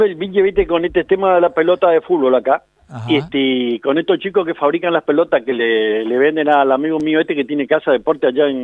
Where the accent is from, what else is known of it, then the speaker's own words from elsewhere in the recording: Paraguay; Porque nosotros vinimos 8 de Paraguay, ¿viste?